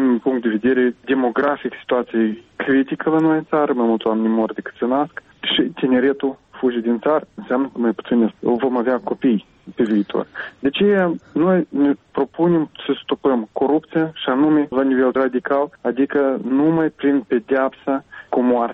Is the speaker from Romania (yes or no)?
no; Moldova; Și un război este pus anume pentru a dispărea noi ca neam, ca moldoveni.